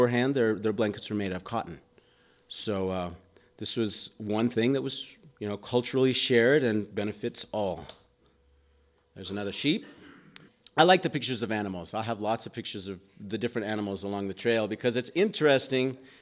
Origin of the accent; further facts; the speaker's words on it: New Mexico, United States; And so the Californians, I'm from New Mexico.